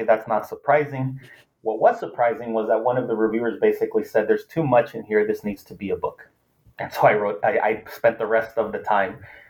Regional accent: Los Angeles, California, United States; I'm originally from Los Angeles, and, you know, in some ways, how I came about to work on this book is not unlike how other political scientists and social scientists ask questions.

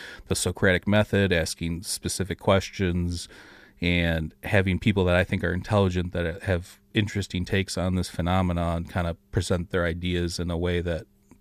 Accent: Detroit, Michigan, United States; We're both from the Detroit area.

